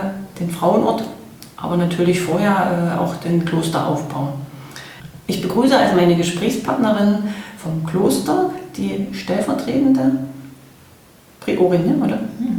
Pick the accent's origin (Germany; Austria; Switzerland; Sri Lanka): Germany; Halle, Saxony-Anhalt; in meiner Heimatstadt Halle